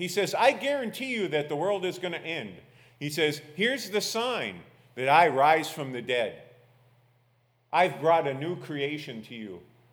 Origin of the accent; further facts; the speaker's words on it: United States; You know, I grew up on Lake Erie. We used to watch them roll across the lake.